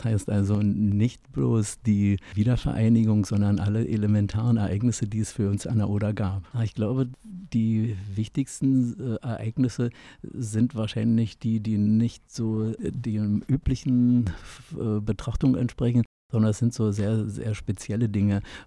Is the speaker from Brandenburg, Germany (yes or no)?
yes; Frankfurt, Brandenburg, Germany; ich bin in Frankfurt-Oder geboren, nicht mit Oderwasser getauft, das kam später, die Taufe. Aber ich bin Frankfurter und lebe seitdem hier in dieser Stadt mit kurzen Unterbrechungen